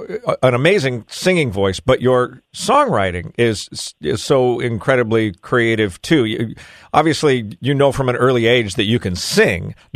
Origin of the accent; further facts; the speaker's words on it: Pacific Northwest, United States; And I remember I grew up in the Pacific Northwest